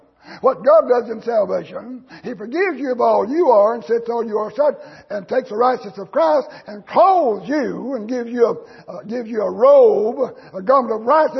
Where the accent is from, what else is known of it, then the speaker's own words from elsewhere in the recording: Alabama, United States; I was raised in North Alabama. They had summer revivals. Went 2 weeks.